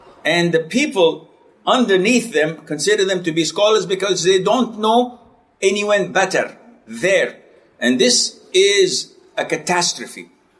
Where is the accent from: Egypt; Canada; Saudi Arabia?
Saudi Arabia; English is a second language; I'm not going to defend myself because I'm from Saudi.